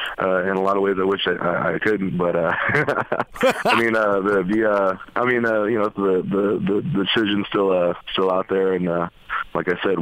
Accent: West Coast, United States; I grew up on the West Coast. We did not have ECW.

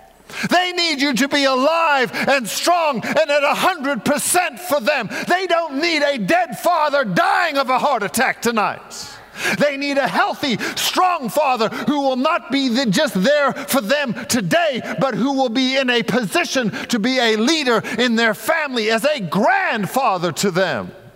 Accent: South Africa; I grew up in South Africa at Helderberg College. It's in the Hottentots Holland Mountain Range.

